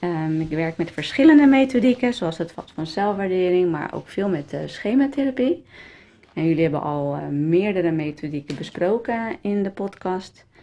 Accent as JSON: {"language": "Dutch", "town": "Lisse", "region": "South Holland", "country": "Netherlands", "said": "kom uit Lissa, getrouwd, 3 jongens."}